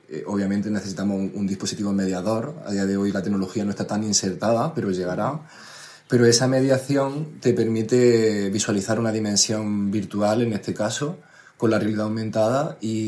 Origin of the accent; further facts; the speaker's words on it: Lupión, Andalusia, Spain; En mi pueblo natal, en Jaén, un pueblo pequeñito que se llama Lupión, hay una pirotecnia. Entonces, nos hemos criado siempre con esa cultura de la luz